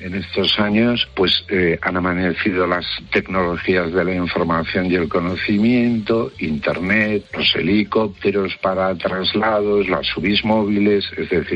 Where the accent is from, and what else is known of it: Huesca, Aragon, Spain; born there